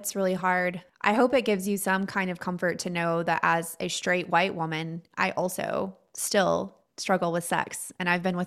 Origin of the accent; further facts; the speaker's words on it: Canyon, Texas, United States; And so we come from growing up in Canyon, like 15 miles from Canyon is the town of Amarillo.